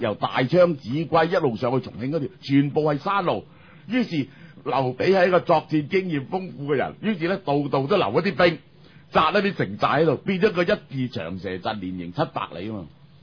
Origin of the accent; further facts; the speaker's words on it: Guangdong, China; 呢、這個咧就係我哋廣東人嘅驕傲嚟